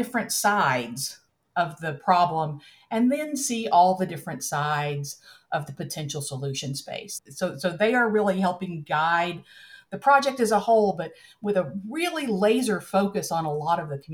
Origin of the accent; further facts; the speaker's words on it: Tennessee, United States; I think of myself as Appalachian first and everything else second. I grew up in a part of the country where we had a lot of strip mining, a lot of potential environmental exposures.